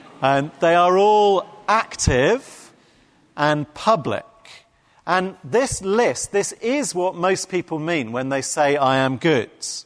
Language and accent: English; England, United Kingdom; No one's going to shout out because we are English.